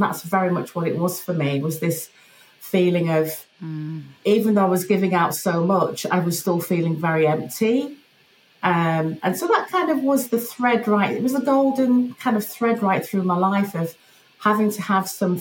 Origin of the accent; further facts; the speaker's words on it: Yorkshire and the Humber, United Kingdom; I was raised in Yorkshire, England, and quite a strict family background.